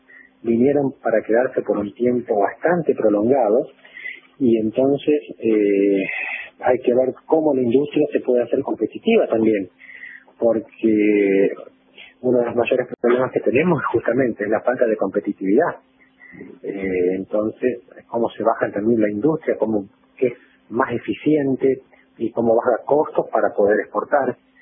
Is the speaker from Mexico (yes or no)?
no; Argentina; somos argentinos